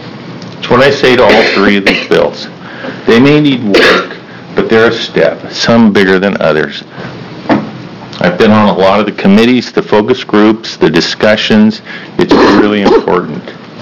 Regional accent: Portland, United States; I'm from Portland.

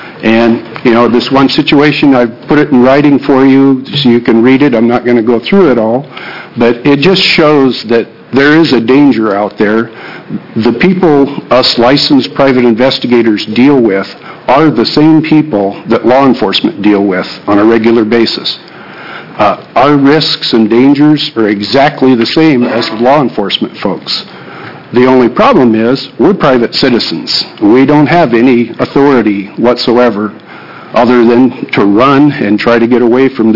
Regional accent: Clatskanie, Oregon, United States; I'm from Clatskanie, Oregon.

